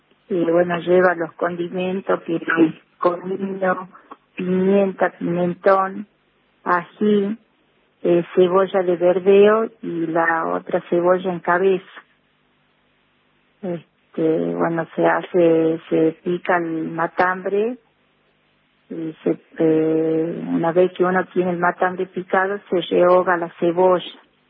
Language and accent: Spanish; Lules, Tucumán, Argentina; moved away as an adult; now in Famaillá, Argentina; Yo realmente soy de Lule. Me casé y vine a vivir ya hace 35 años que vivo acá en Famaillá.